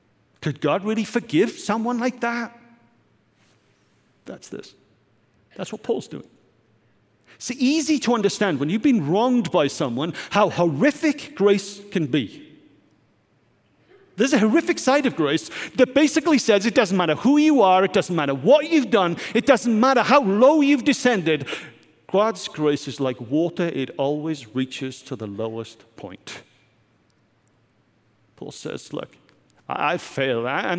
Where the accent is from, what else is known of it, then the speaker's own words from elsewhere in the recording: Wales, United Kingdom; Growing up in Wales, as I did as a teen